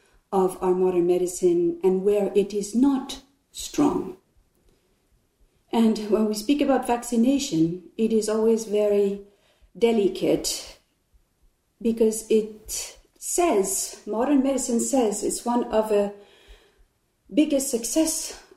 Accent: Argentina; also born or lived in Canada; I'm born in Canada. With 8, I grew up in Argentina. With 20, I found anthroposophy in Argentina.

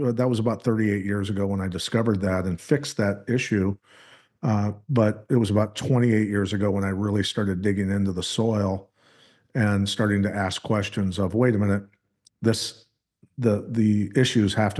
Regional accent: Iowa, United States; now in North Dakota, United States; Born and raised in Iowa, yeah, but spend most of my time in North Dakota now.

